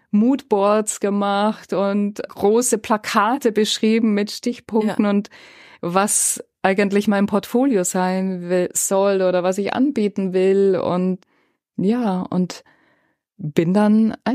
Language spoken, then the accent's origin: German; Bavaria, Germany; now in Kochel, Germany; Ich bin in einem fränkischen Dorf aufgewachsen. Ein ganz kleines Dorf.